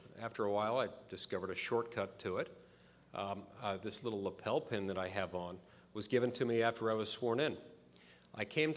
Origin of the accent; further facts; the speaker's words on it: Utah, United States; I'm from Utah. I'm not used to getting carded.